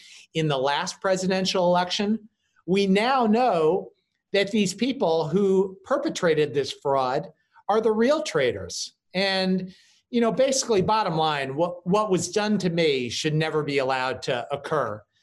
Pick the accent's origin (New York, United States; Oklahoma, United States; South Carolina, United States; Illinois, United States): New York, United States; I grew up in Dutchess County, New York